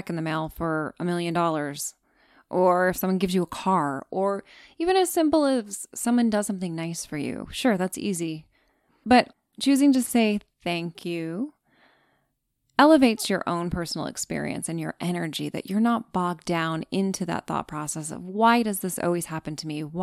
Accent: New York, United States; As a New Yorker, you can imagine, in addition to having a dog, living in a walk-up, just subway commutes and life alone

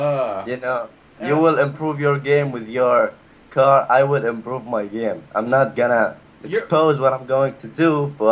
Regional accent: Dubai, United Arab Emirates; English is a second language; New Orleans, you know, I'm a guy from Dubai. I'm not rich, but compared to American people, you can say that I'm rich. But in my country, I'm pretty much normal.

